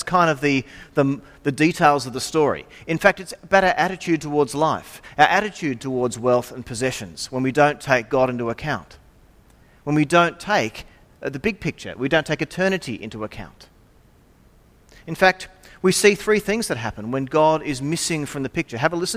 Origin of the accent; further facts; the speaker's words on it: Engadine, New South Wales, Australia; Well, growing up in Engadine, everyone knew the boat.